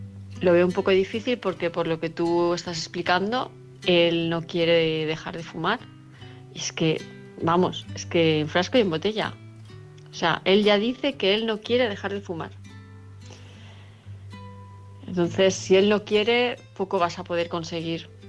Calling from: Palma de Mallorca, Balearic Islands, Spain; de Palma de Mallorca

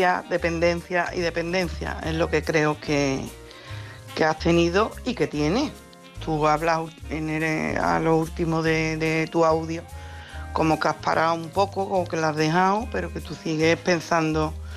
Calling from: Coria, Extremadura, Spain; de Coria.

